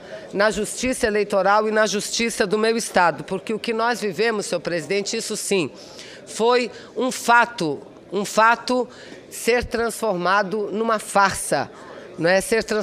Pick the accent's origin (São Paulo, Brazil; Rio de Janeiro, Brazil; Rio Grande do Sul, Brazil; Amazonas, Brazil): Amazonas, Brazil; Manaus; reconhecida pelo povo da minha terra, pelo povo da minha querida cidade de Manaus.